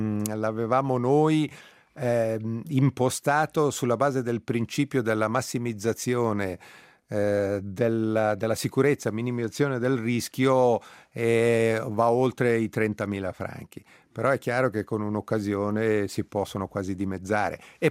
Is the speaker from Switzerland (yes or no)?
yes; Mergoscia, Ticino, Switzerland; now in Comano, Switzerland; Quindi io sono... nato e cresciuto a Mergoscia, ho lavorato a Lugano e vivo a Comano